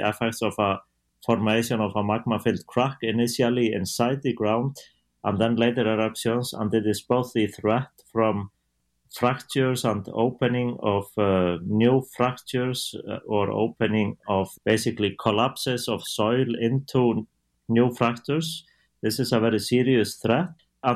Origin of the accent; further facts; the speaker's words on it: Iceland; English is a second language; So I am from Iceland and I live in Iceland.